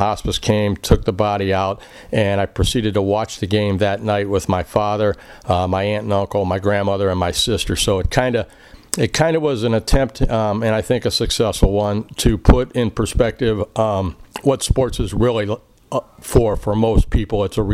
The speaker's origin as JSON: {"language": "English", "town": "Akron", "region": "Ohio", "country": "United States", "tie": "born or raised there", "said": "I did not know where Medina was at the time growing up in Akron."}